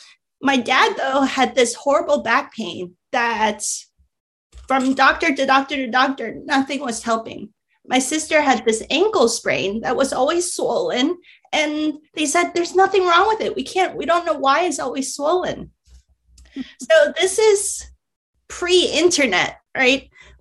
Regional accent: Hong Kong; I grew up in Hong Kong

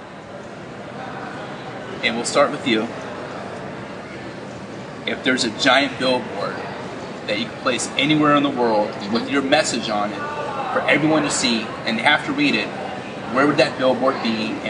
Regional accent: Oklahoma, United States; I'm from Oklahoma, and that's big in Oklahoma.

